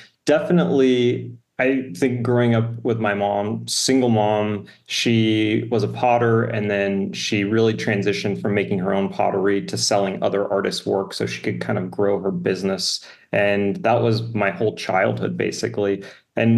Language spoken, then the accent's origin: English; Jerome, Arizona, United States; So from the way back, I grew up in Jerome, Arizona. It's a small former mining town turned ghost town turned artist community.